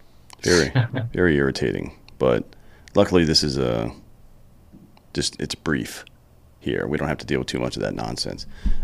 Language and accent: English; Greenville, South Carolina, United States; I'm from Greenville, South Carolina, so I'm not too far away